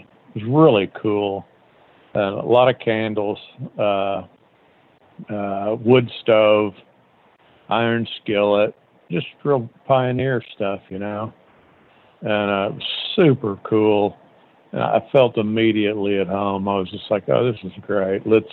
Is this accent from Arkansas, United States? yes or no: yes; Fayetteville, Arkansas, United States; I grew up in South Fayetteville, and I went to Ramey Junior High School right down the hill there from Markham Hill.